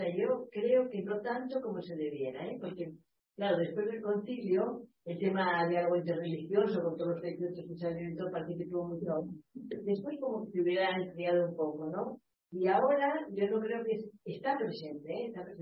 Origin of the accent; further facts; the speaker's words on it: Argentina; Yo soy argentina